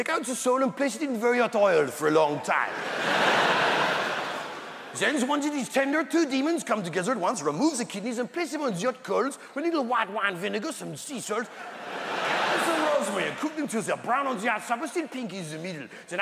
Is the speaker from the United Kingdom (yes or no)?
yes; England, United Kingdom; In fact, most of us, being British, are thinking, well, come on then!